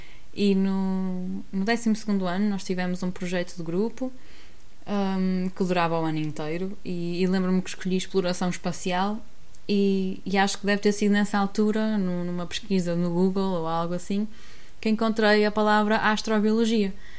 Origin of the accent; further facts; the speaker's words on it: Porto, Portugal; Sou do Porto, e os meus pais também